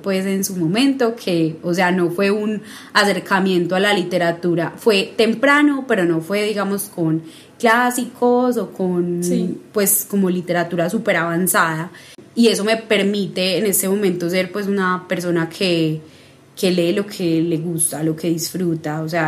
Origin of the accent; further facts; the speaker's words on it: Medellín, Antioquia, Colombia; son pocas las amistades literarias que tengo en esta ciudad, que es mi ciudad natal.